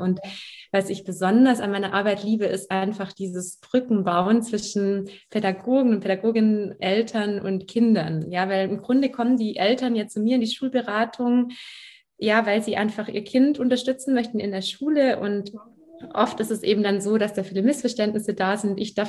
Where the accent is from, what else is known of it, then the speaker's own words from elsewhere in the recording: Baden-Württemberg, Germany; Ja, ich bin aufgewachsen am Bodensee tatsächlich, also in der Nähe von Ravensburg.